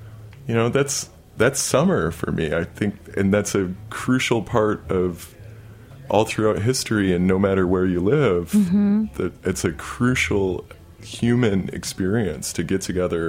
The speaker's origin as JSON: {"language": "English", "region": "Midwest", "country": "United States", "tie": "born or raised there"}